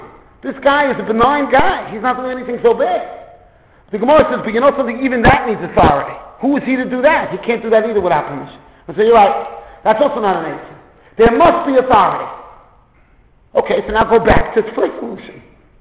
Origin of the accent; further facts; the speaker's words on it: Brooklyn, New York, United States; We give you a lot of credit because we come from Brooklyn.